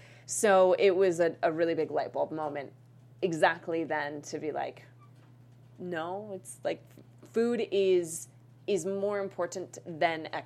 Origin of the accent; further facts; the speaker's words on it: Boulder, Colorado, United States; So I'm from Boulder, Colorado. Mm-hmm. It is a very, very active place.